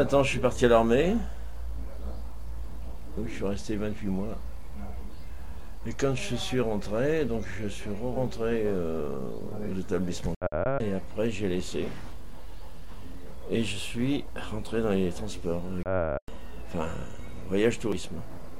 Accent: Rigny, France; also born or lived in Nau; Ah ben après, j'ai vécu à Rigny jusqu'à 8 ans, et après, je suis venu à Nau.

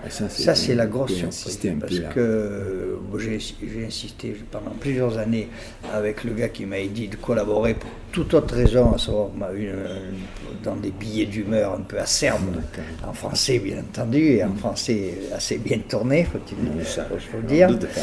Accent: France; first language Occitan; je pense que la langue d'oc est au cimetière. Bon, je suis à 65 ans encore, ça a été ma langue maternelle

